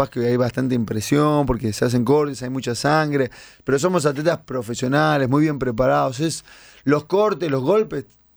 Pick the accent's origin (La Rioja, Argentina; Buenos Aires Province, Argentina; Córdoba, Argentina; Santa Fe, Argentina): Buenos Aires Province, Argentina; La Plata; cuando vivía en La Plata, ¿no? Yo soy platense, para el que no sabe, cuando vivía en La Plata y estaba ahí terminando la escuela